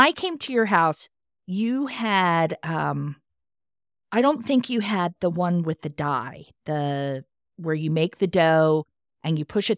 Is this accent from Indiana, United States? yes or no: no; Frederick, Maryland, United States; You know, in my hometown here in Frederick, there are a couple of places that I go where they make it from scratch.